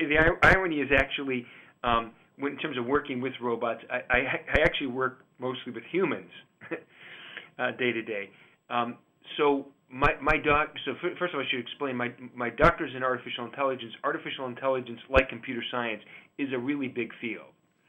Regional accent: Boston, Massachusetts, United States; I'm from the Boston area, and so, we get, lots of ice storms and about 4 or 5 accidents first day of storm.

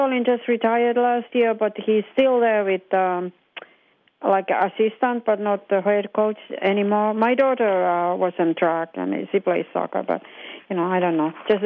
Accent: Finland; That's it. I'm from Finland originally.

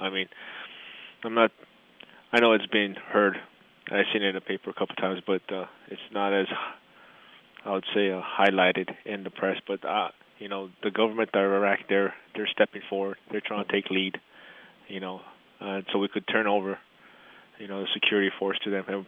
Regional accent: Hawaii, United States; And I grew up in Hawaii playing basketball, football, and I also wrestled in college.

